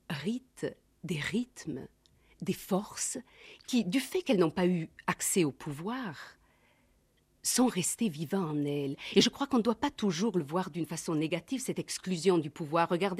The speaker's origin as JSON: {"language": "French", "town": "Marseille", "region": "Provence-Alpes-Côte d'Azur", "country": "France", "tie": "born or raised there", "said": "j'ai fait mes études à Aix-en-Provence, jusqu'à 25 ans. Je suis une vraie Marseillaise."}